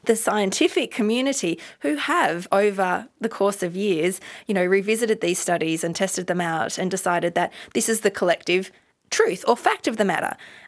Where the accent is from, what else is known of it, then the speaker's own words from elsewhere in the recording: Western Australia, Australia; I'm joined in the driver's seat today by Nin Kirkham. We're both philosophers from Western Australia.